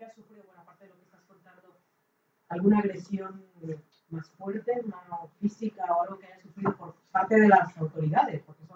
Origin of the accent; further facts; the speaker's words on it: Mexico; Me refiero porque yo soy mexicana, ¿vale?